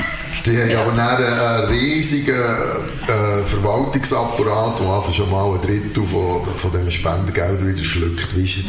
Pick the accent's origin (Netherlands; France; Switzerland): Switzerland; Ich bin auch an Aare aufgewachsen.